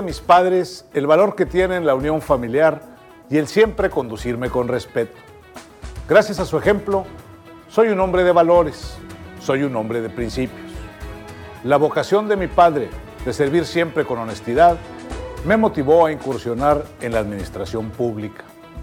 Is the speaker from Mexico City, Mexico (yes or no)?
no; Ciudad Victoria, Tamaulipas, Mexico; nací en Ciudad Victoria hace 53 años y crecí en la sencillez de una familia formada por